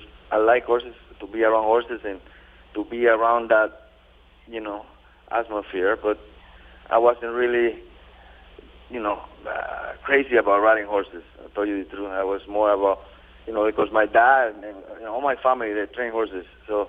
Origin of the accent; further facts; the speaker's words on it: Panama; A lot of people get confused that they don't think I'm from Panama, because I don't have a Spanish name